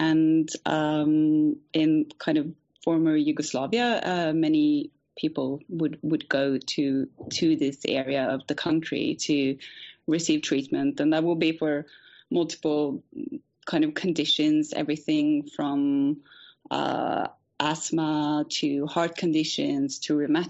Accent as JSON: {"language": "English", "country": "Norway", "moved": "yes", "said": "So I'm originally from Norway, but I've lived abroad for a number of years."}